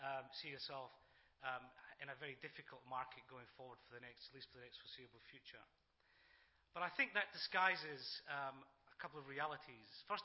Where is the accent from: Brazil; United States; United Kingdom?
United Kingdom; Scotland; The only thing worse than being an economist, I guess, is being a Scottish economist in an environment like this.